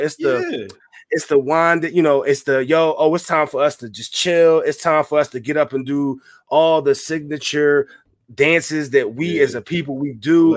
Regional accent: Philadelphia, Pennsylvania, United States; But being that I'm from Philly, you know, I definitely got to hear, you know, some … or whatever.

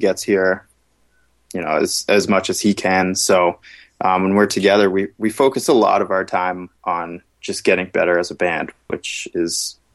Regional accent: Massachusetts, United States; Jay and Matt are from New Hampshire and I'm from Massachusetts.

